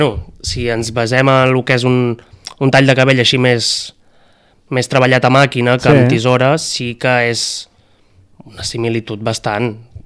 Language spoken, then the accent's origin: Catalan; Cassà de la Selva, Catalonia, Spain; jo sóc de Cassà de la Selva de tota la vida. Jo des de P3 fins a quart de l'ESO vaig estar estudiant allà.